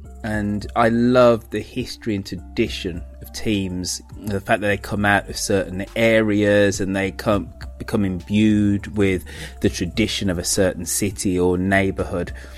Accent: United Kingdom; even as a Brit who's not into baseball

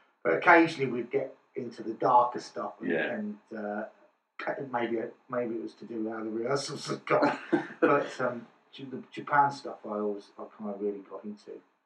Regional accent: England, United Kingdom; I grew up in the Midlands

